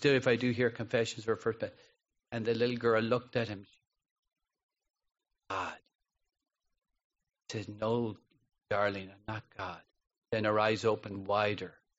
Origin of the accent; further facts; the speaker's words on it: Ireland; now in Miami, United States; when I grew up in Ireland, I used to watch television, watch the Apollo take off and say, look at those people.